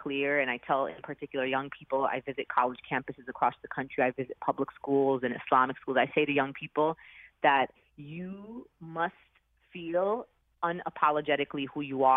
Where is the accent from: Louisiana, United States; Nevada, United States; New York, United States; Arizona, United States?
New York, United States; New York City; I mean, I'm a New Yorker, and I unfortunately lived through the horrific attacks of 9/11